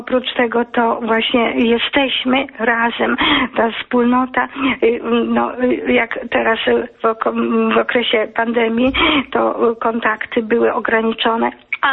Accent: Wrocław, Lower Silesian Voivodeship, Poland; ja jestem z Wrocławia

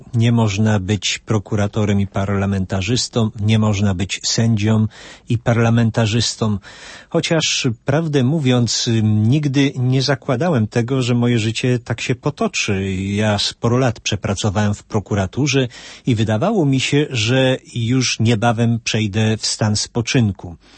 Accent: Bochnia, Lesser Poland, Poland; now in Krosno, Poland; ja urodziłem się w Bochni, w diecezji tarnowskiej. Tam jest mój dom rodzinny, tam jest reszta rodzeństwa. Natomiast sam przyjechałem na chwilę do Krosna. I ta chwila trwa już 32 lata.

